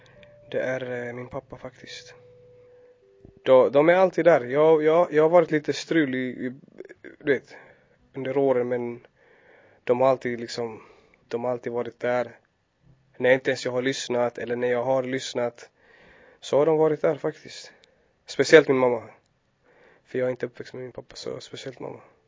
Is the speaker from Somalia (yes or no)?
yes; Somalia; Jag är från Somalia från första början, fast vi har liksom, om man säger, vandrat ut därifrån. Min släkt har vandrat ner till Kenya och bosatt sig där. Så nu har Kenya blivit typ som ja, hemlandet.